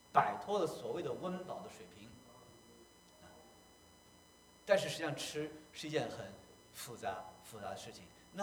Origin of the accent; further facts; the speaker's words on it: China; moved away as an adult; now in United States; 我中国人是最会做饭的。我记得刚来美国的时候，啊，刚来美国的时候呢，那时候90年代嘛